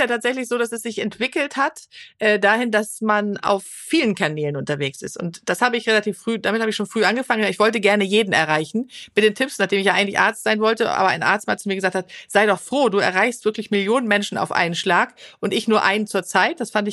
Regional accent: Sweden; das haben wir auch aus meiner Heimat Schweden

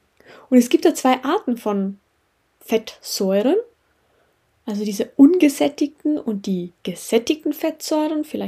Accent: Tyrol, Austria; in meiner Heimat Tirol

